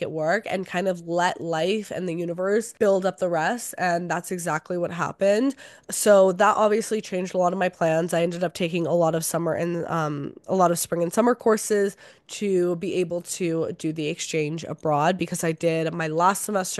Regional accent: Calgary, Alberta, Canada; I grew up in Calgary my whole entire life.

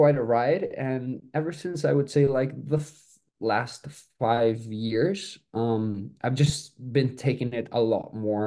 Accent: Colombia; English is a second language; I come from Colombia, and it's very funny because generally like gear there, like cameras, DSLRs, everything's like extremely expensive

